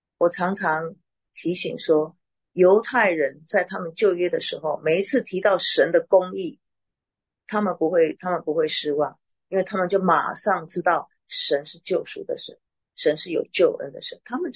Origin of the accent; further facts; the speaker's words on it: China; 应该是很容易让我们中国人记住这首诗歌的调子的。